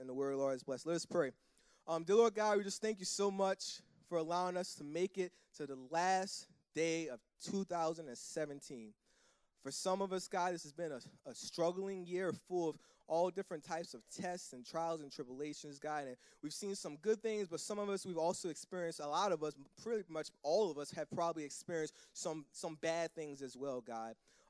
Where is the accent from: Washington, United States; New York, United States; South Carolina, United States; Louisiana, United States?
Louisiana, United States; Kenner; by growing up in Kennebrook. So I'm like, this is great. I'm out of Kenner.